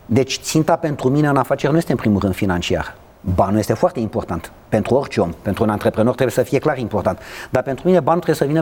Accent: Romania; eu ca român îmi doresc să iau era să zic ce e mai bun

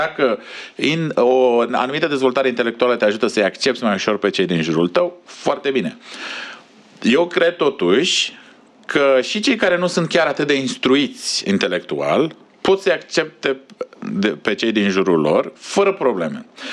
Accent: Romania; Sunt eu mândru că sunt creștin, că sunt român, că sunt ortodox?

